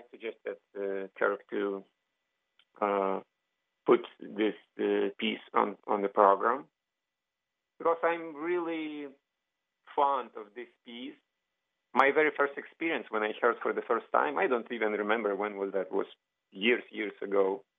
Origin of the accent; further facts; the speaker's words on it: Vilnius, Vilnius County, Lithuania; English is a second language; I'm originally from Vilnius, Lithuania, one of the Baltic states, close to Baltic Sea, bordered by Latvia, by Belarus, by part of Russia, by Poland. So I was born there in 1965. I grew up there